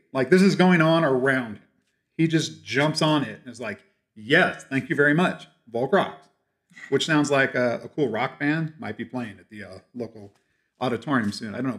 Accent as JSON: {"language": "English", "country": "United States", "said": "America, yeah, we're great. Glad I'm American."}